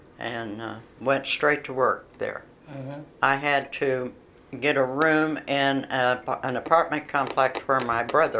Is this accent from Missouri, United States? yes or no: yes; Weston, Missouri, United States; Yes, I was born near Bean Lake. It's just north of Weston, Missouri, in the country. And it was a wonderful place to grow up.